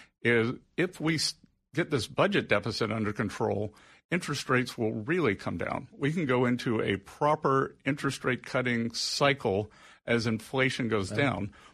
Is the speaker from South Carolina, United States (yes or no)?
yes; Little River, South Carolina, United States; also born or lived in New York / London; I'm from Little River, South Carolina. We have 500 people. Yeah, I luckiest person in the world, moved to New York, lived in London, but I moved back home to South Carolina